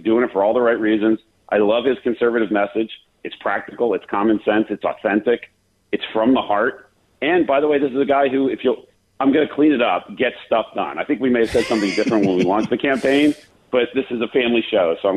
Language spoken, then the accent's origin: English; Reading, Pennsylvania, United States; as we finished up that rally in my hometown of Reading last night.